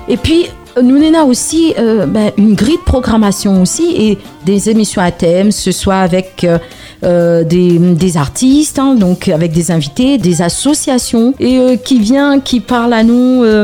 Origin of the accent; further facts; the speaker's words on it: Trois-Bassins, Réunion; que ce soit chez nous à Trois Bassins, mais un petit peu partout aussi ailleurs sur l'île de La Réunion